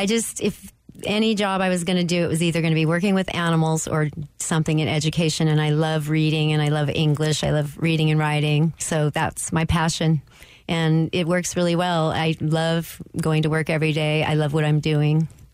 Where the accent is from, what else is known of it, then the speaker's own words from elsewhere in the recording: Sacramento, California, United States; I grew up in Sacramento, so I went to San Juan High School, and then I went to Sac State. So I'm a Sacramento girl